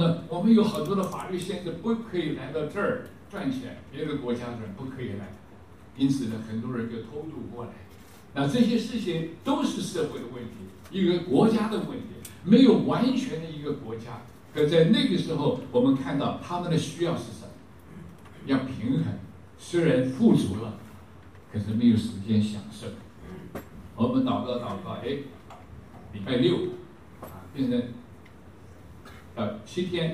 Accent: Indiana, United States; now in Japan; 我们从美国过来，美国的首都大，啊，现在日本都是马路也小小，车子也小小的

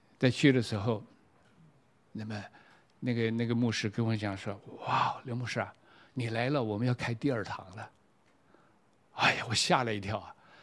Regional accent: China; 这就是今天中国的教会，神不偏待人，神爱我们中国人，时候到了，福音也带给我们中国人。

